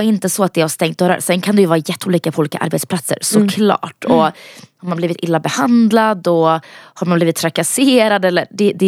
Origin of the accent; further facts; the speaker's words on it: Växjö, Kronoberg County, Sweden; also born or lived in Bosnia and Herzegovina; Jag är ju från Växjö, eller uppvuxen i Växjö. Jag är från Bosnien.